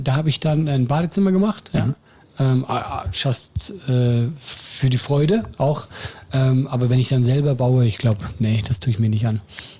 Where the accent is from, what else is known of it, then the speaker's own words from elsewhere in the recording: Switzerland; weil Österreich und Deutschland sind ja für mich als Schweizer beides fremde Länder.